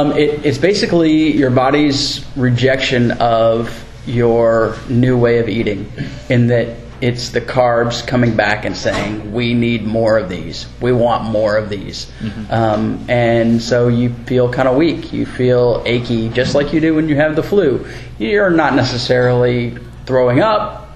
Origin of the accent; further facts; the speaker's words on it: the South, United States; I'm from the South, and you know, that's a staple of the diet.